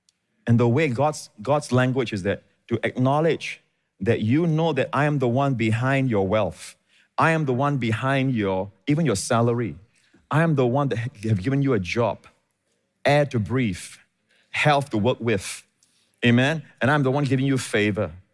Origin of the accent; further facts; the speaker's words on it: Singapore; I'm a Singaporean born in Kanan Kerbau Hospital.